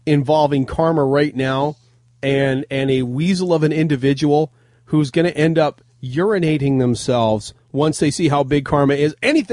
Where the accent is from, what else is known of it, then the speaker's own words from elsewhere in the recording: Canada; I am more Canadian than a lot of Canadians on this network, believe me, all right? I am so Canadian that I make other Canadians look like Americans.